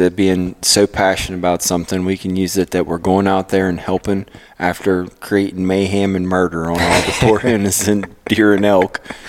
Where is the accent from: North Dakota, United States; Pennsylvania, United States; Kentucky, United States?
Pennsylvania, United States; Now, I grew up in Pennsylvania, but my whole family was from West Virginia.